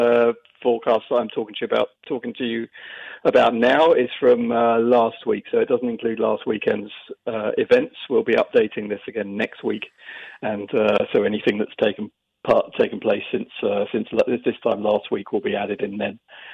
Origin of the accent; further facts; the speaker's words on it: United Kingdom; I remember very well, of course, being British myself.